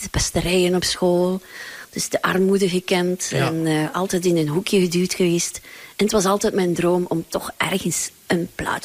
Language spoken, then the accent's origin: Dutch; Meulebeke, Flanders, Belgium; ik ben van Meulebeke.